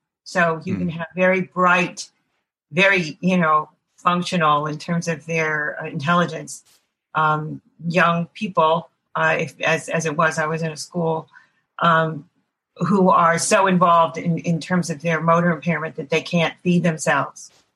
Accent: New Jersey, United States; I volunteered with children in the town that I grew up in New Jersey.

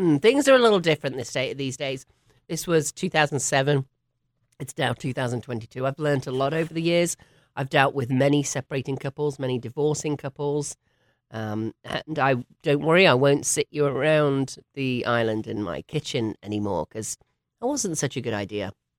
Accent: England, United Kingdom; moved away; you all can probably tell I'm from England originally. I've been here for 27 years, gosh.

